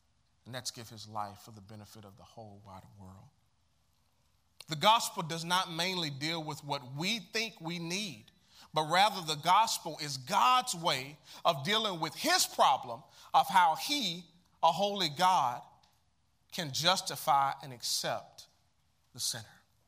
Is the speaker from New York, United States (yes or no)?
no; Chattanooga, Tennessee, United States; Violence is plentiful across the greater Chattanooga region." This is my hometown, y'all, and it hurts.